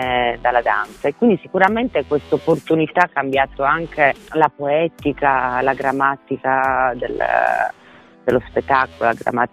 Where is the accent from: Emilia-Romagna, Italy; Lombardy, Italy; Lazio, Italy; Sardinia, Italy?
Sardinia, Italy; Beh, sono sarda, quindi il legame è fortissimo. Io sono sarda, felice, proprio molto radicata nella propria isola come tutti gli isolani